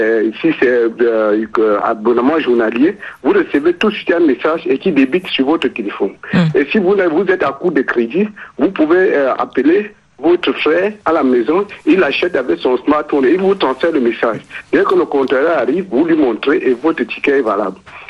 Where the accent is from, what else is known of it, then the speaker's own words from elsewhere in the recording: Cameroon; now in Lausanne, Switzerland; Je suis originaire du Cameroun. Alors, et je suis à Lausanne depuis déjà très longtemps